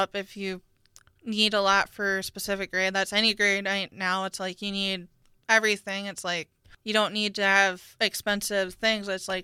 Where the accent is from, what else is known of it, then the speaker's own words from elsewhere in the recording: Athens, Georgia, United States; Probably the best thing growing up would be to go and look at all the animals at the fair and just go look at all the animals.